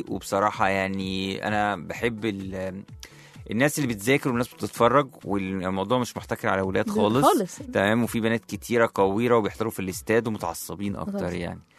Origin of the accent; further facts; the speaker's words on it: Egypt; وبس احنا كمصريين لا احنا اللي بنعمل النجوم مش ان هم اللي بيعملوا لمصر.